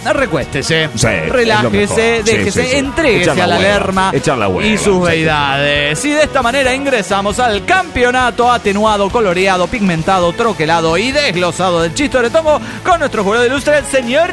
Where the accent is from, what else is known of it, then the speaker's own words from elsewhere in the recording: Tultitlán, State of Mexico, Mexico; de Tutitlán, eso de México, México.